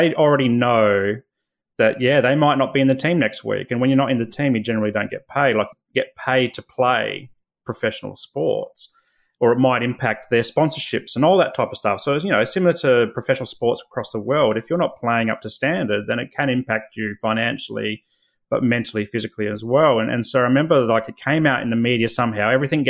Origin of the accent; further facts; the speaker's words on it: Adelaide, South Australia, Australia; growing up in Adelaide, Adelaide is an AFL town. It's Australian rules football town.